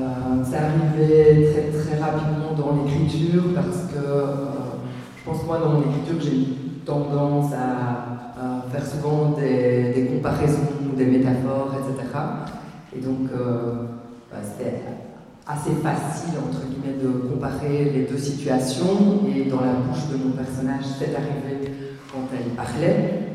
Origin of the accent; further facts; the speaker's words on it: Belgium; chez nous, en Belgique